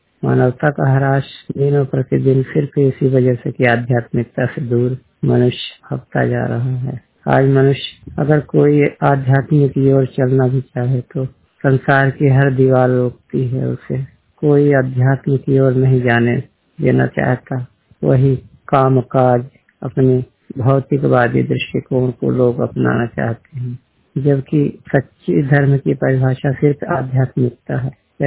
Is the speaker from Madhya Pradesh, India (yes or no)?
yes; Bans, Madhya Pradesh, India; Post बांस, तहसील मनगवा, जिला रीवा, मध्य प्रदेश का रहने वाला हूँ।